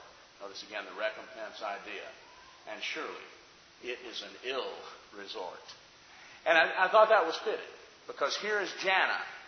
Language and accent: English; the South, United States; Obviously, growing up in the South, you know about Baptist and, you know, a few other religions